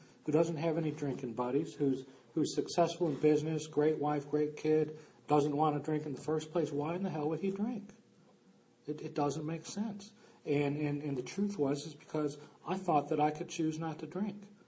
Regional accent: Chicago, Illinois, United States; I grew up in Chicago, and I know some of you have heard me say this, but we didn't have God in Chicago.

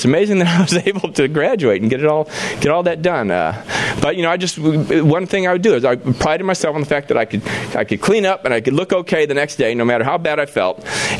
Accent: Hawaii, United States; born or raised there; also born or lived in Chicago

